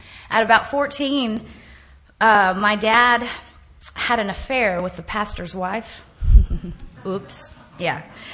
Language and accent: English; Texas, United States; But I'm from Texas, and I come from a normal dysfunctional home, whatever you want to call it.